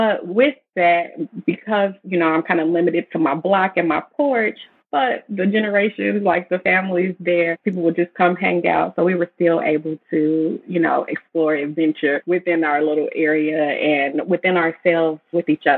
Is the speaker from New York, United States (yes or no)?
no; Chicago, Illinois, United States; I grew up in Chicago on the South Side in a neighborhood called Inglewood. I grew up there.